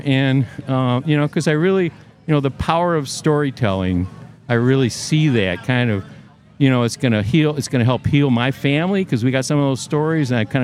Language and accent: English; United Kingdom; I mean, I always refer, like, I'm a Brit, you know